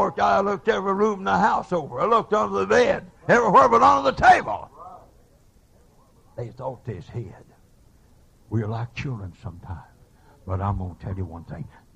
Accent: Oklahoma City, Oklahoma, United States; you can trace it back to Oklahoma City and oil field. I was raised on East 29th Street, right in that, making a shop foreman there.

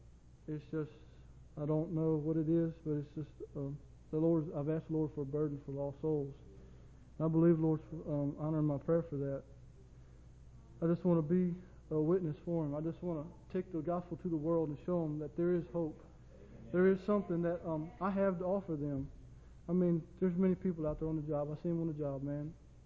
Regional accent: Manassas, Virginia, United States; I want to be a missionary right in my home church, my hometown, right here in Manassas, Virginia.

